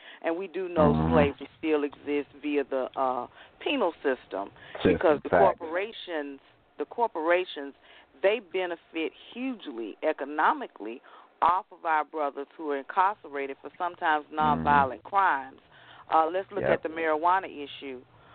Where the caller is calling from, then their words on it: Georgia, United States; Greetings. I am enjoying the show. I'm calling from Georgia.